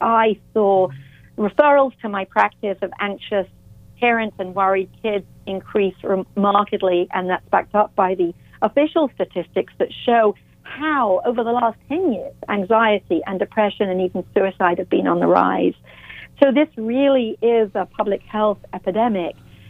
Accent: England, United Kingdom; I'm British, originally from England, as I mentioned earlier.

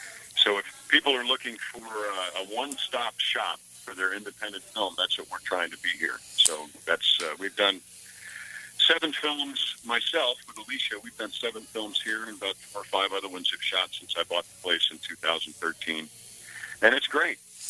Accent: New York, United States; My dad was always into country music, even though I'm from New York. He played in a square dance band, so country music was part of my early life.

